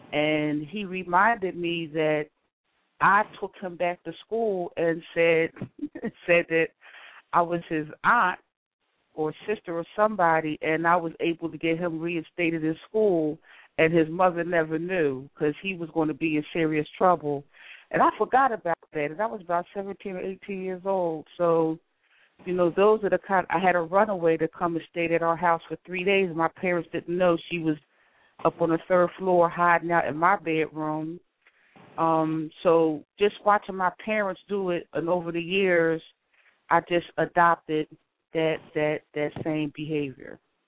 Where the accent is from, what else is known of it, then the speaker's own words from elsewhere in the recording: Philadelphia, Pennsylvania, United States; growing up, I grew up in Philadelphia, and it appeared that my parents' house was the house where everybody came to.